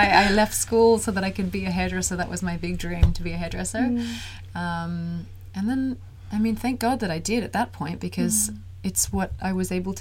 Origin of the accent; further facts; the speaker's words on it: Australia; moved away as an adult; now in Sweden; I am Australian. I'm 30.